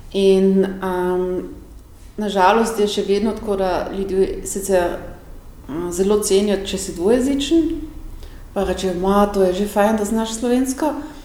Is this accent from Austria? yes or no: yes; Styria, Austria; da sem lahko Štajerka, Avstrijka, Slovenka.